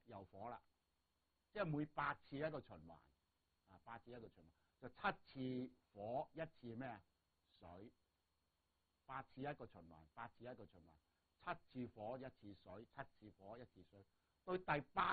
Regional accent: Guangdong, China; 我哋廣東人最抵死嘅啦

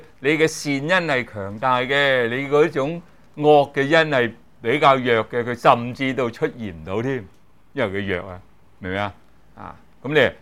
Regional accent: China; 我哋中國人好興講呢句説話噶嘛，係咪？

